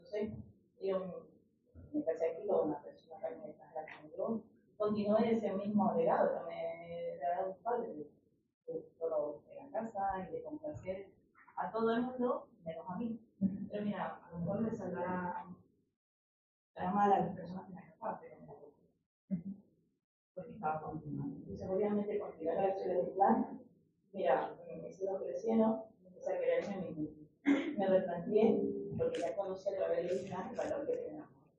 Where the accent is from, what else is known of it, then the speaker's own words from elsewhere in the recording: Ecuador; now in Spain; Yo vengo de Ecuador y tengo una familia de adultos. Y por ende, entonces, eso aprendí aquí en España